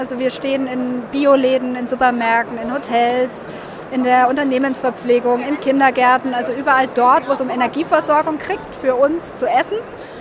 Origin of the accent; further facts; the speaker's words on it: Germany; wir sind ja in Deutschland und wie funktionieren wir Deutschen?